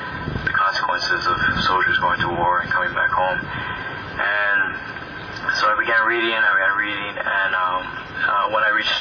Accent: Hawaii, United States; I was born and raised in Hawaii.

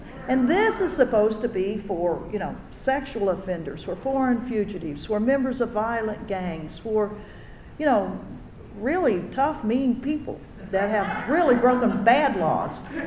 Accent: Hawaii, United States; I come from Hawaii, and we ship all sorts of prisoners to private prisons on the mainland

